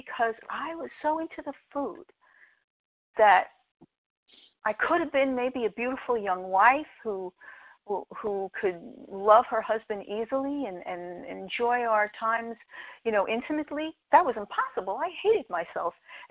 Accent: Pennsylvania, United States; from Pennsylvania in the Poconos.

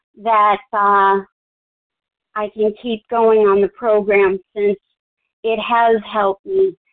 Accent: North Carolina, United States; I'm from North Carolina.

